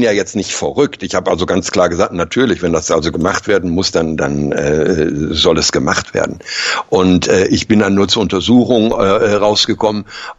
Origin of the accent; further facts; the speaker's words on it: Germany; also ich bin Deutscher